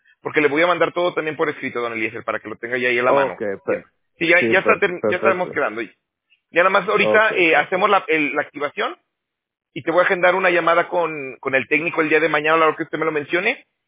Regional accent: Mexico; moved away as an adult; also born or lived in Toronto; now in California, United States; Yo soy de México, pero bueno, me salí en el 2012. Pero ajá. Me fui primero para Toronto. Estuve trabajando en roofing. Ya. Estuve trabajando en roofing y en gutters. Y ya tengo 6 años que me vine acá a California.

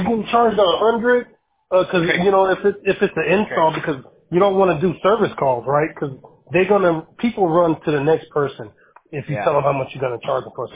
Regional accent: Chicago, Illinois, United States; now in Arizona, United States; But you know what? I'm from Chicago, and I can shovel sunshine.

